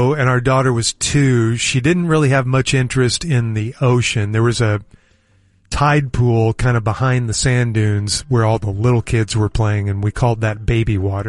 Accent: Texas, United States; somehow, I guess because I'm a Texan, I have chosen my two favorite now and common vacation destinations

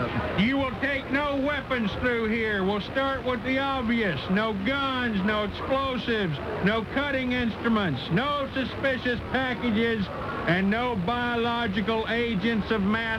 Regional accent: United States; Well, I'm from America, brother. Last time I checked, Boyd was in America.

